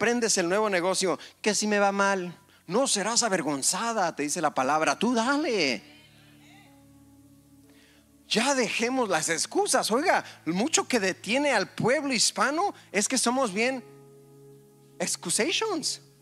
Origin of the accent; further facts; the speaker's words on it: Santana, Michoacán, Mexico; Soy de Michoacán. Pues de Michoacán será el mejor. Crecí en Santana.